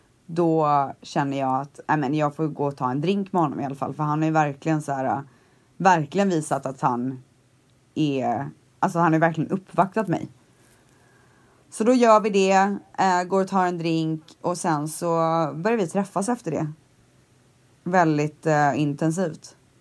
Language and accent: Swedish; Sweden; när det står att jag är svensk och bor i Sverige på min profil.